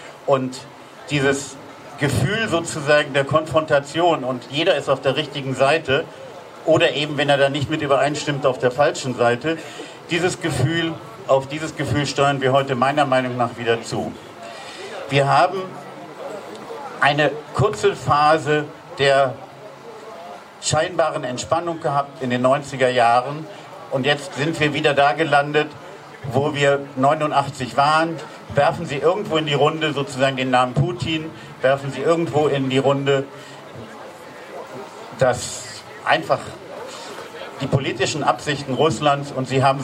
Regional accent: Germany; Ich bin an der Grenze zur DDR groß geworden

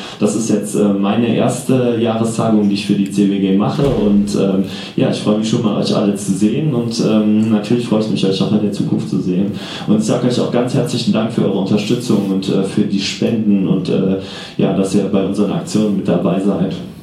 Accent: Dormagen, North Rhine-Westphalia, Germany; ich komme aus Dormagen und ich habe da schon in jüngster Kindheit tatsächlich Chemieunfälle von Bayer sozusagen live und hautnah mitbekommen.

